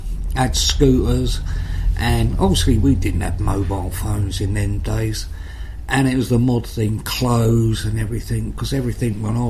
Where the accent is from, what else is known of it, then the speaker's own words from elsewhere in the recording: London, United Kingdom; born there; I was born out in West London. My mum came from the same area as the boys grew up in, i.e. Acton in London.